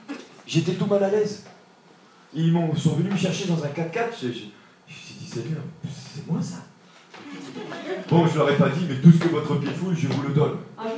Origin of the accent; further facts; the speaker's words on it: France; Moi, je suis un Français, j'aime mon pays